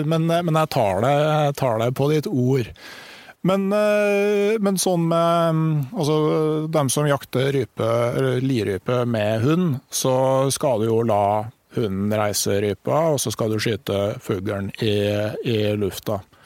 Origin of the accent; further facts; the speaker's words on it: Gausdal, Innlandet, Norway; der jeg kommer fra I Gausdal.